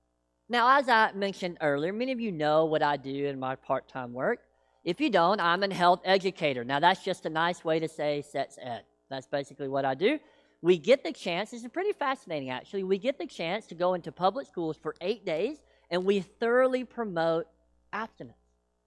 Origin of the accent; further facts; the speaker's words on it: Tennessee, United States; Now, I am from Tennessee, so I say the word naked like naked.